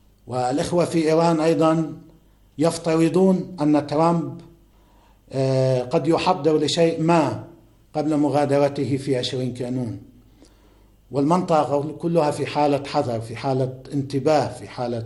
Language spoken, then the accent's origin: Arabic; Lebanon; البعض عندنا في لبنان وفي المنطقة